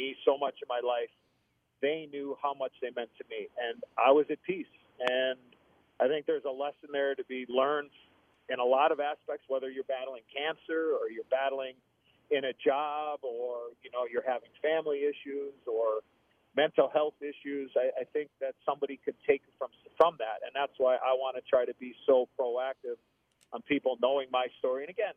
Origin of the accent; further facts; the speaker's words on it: Chicago, Illinois, United States; When I was a kid growing up in Chicago, you know, I had people tell me, oh, you'll never make it to the NHL because you're American-born and you're from Chicago.